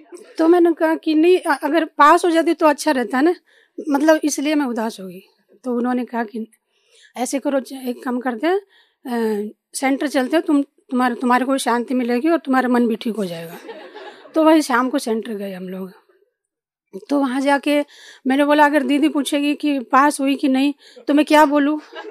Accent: Bangalore, Karnataka, India; और मैं बेंगलोर से हूँ.

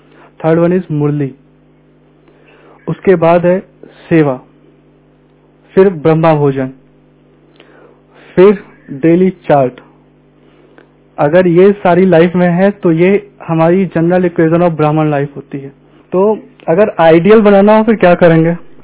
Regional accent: Lucknow, Uttar Pradesh, India; हम लखनऊ से हैं।

